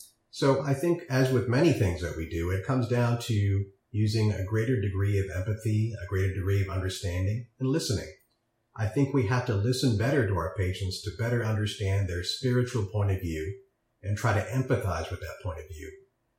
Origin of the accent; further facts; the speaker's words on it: Newtown, Connecticut, United States; also born or lived in India; growing up in a small, previously unknown but now infamous Newtown, Connecticut, I spent most of my adolescence and childhood around other